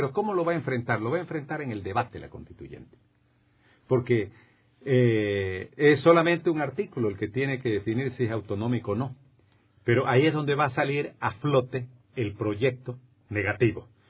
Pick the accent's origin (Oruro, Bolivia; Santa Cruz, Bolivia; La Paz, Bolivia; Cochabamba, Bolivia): Santa Cruz, Bolivia; yo soy cruceño, yo no creo en la autonomía.